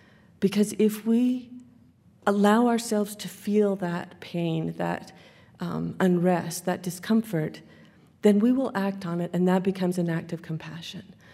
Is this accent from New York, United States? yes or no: no; Salt Lake City, Utah, United States; I grew up in Salt Lake. We left.